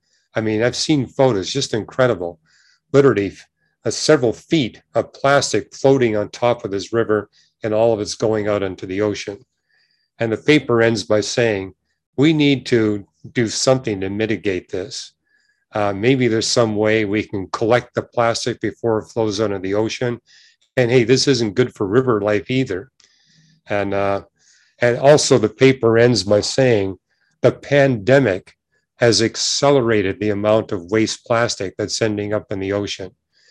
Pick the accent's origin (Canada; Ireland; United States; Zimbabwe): Canada; I was born and raised in Canada.